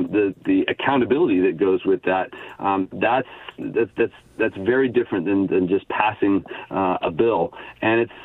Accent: Idaho, United States; moved away as an adult; I was raised in Idaho and came to Oregon for college and have stuck around ever since with a couple of brief exiles.

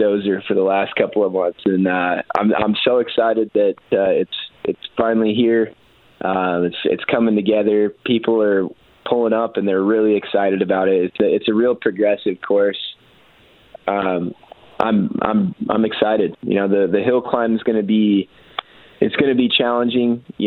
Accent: Yoncalla, Oregon, United States; We grew up here in Douglas County, down here in Yonkawa

